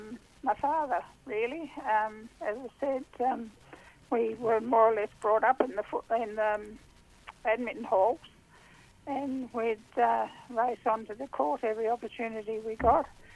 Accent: Hobart, Tasmania, Australia; Well, we grew up in Hobart. The family lived in Hobart

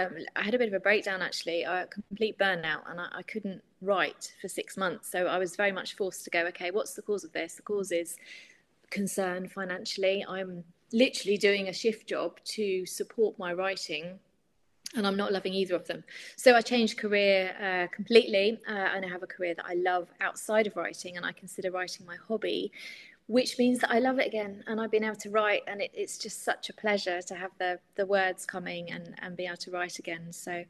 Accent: Brighton, South East England, United Kingdom; born there; I was born in Brighton

